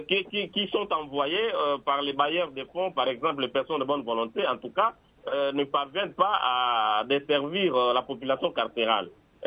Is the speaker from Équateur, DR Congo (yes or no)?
yes; Mbandaka, Équateur, DR Congo; même chez nous, en Mbandaka ici